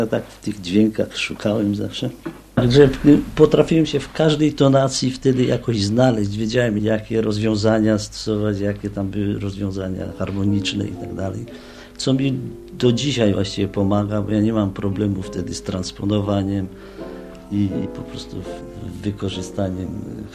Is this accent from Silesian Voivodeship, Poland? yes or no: yes; Chorzów, Silesian Voivodeship, Poland; born there; Ja urodziłem się na Śląsku w Chorzowie.